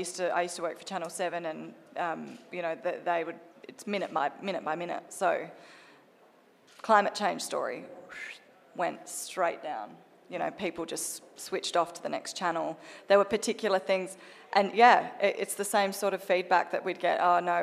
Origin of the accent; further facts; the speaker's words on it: Adelaide, South Australia, Australia; It's something very local, very South Australian. I'm from Adelaide originally, very South Australian, you know.